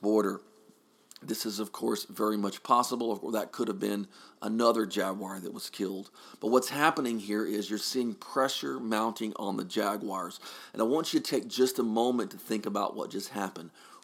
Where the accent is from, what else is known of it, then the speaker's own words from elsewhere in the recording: Texas, United States; They were very common in parts of my home state of Texas, including near my home.